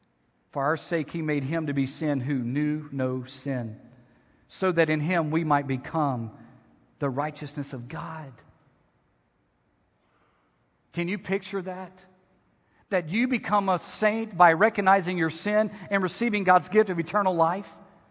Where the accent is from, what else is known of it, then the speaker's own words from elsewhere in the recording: Louisiana, United States; You can probably guess, since I grew up in Louisiana, we had one prominent college football team.